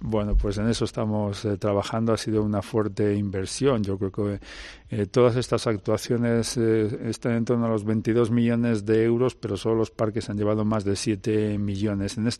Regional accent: Castile and León, Spain; Parece mentira que aquí en Salamanca eso sea tema de conversación diario. Yo, como soy de la Armuña, sobre las lentejas y los garbanzos siempre se había hablado, y sobre el trigo y la cebada, ¿no?

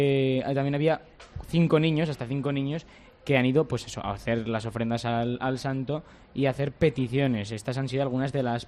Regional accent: Pamplona, Navarre, Spain; los que somos de Pamplona, aunque sea alguna vez de rebote, te toca huir

